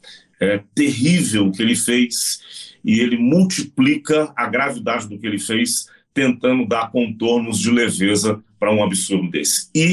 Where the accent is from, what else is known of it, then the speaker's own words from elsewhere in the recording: Resende, Rio de Janeiro, Brazil; now in São Paulo, Brazil; vim do Rio de Janeiro, na verdade, Resende, estado do Rio, e hoje me sinto muito, muito paulistano